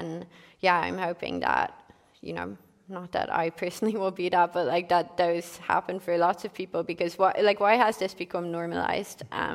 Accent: Ireland; And I mean, I'm Irish, like we're still in the EU

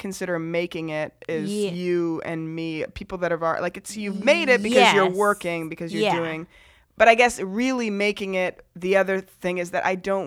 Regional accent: Canada; now in United States; And I'm also Canadian living in the US.

